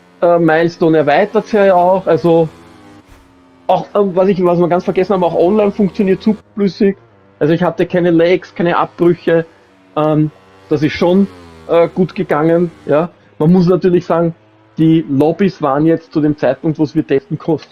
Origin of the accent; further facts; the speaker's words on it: Austria; Stört mich als Österreicher nicht, ja?